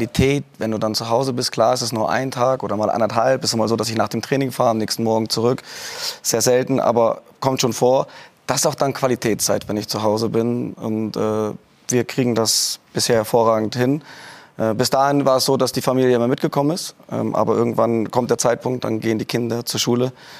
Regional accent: Mecklenburg-Vorpommern, Germany; Ja, ich bin im Norden Deutschlands aufgewachsen, Mecklenburg-Vorpommern, damals noch auch dem gehörte zu Ostdeutschland

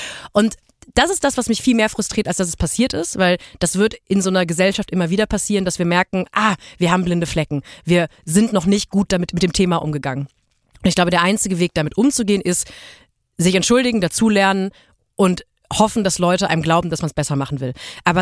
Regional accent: Germany; und ich bin auch Deutscher

